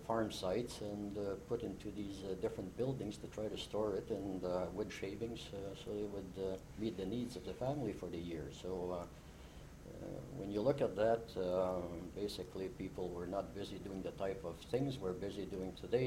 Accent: St. Joseph, Manitoba, Canada; So I'm from the St. Joseph District, which happens to be in the rural municipality of Montcalm, considered to be part of the Red River Valley.

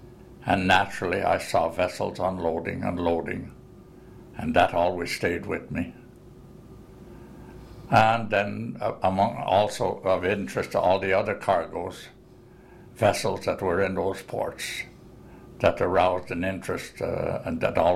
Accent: Ottawa, Ontario, Canada; I was born and raised in Ottawa.

